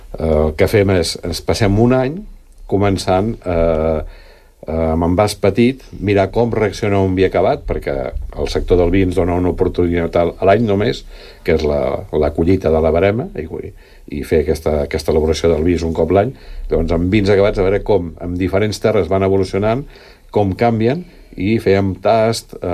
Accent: Catalonia, Spain; Soc fill del Penedès, la família estava vinculada al món del vi

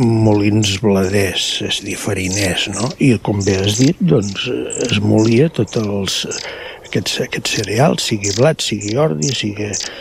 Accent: La Riera de Gaià, Catalonia, Spain; perquè jo sóc del molí de la Torre, que diuen, aquí a la Riera de Gaià, diuen del molí de la Torre

